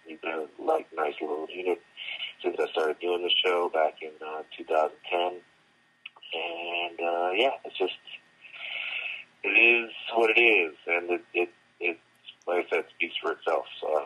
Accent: Evanston, Illinois, United States; also born or lived in Chicago; when I was growing up in Chicago and Evanston, you know, first getting into theater

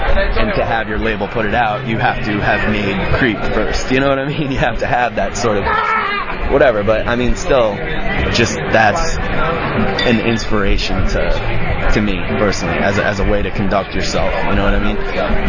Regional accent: New Jersey, United States; I'm from New Jersey, I was playing in metal bands

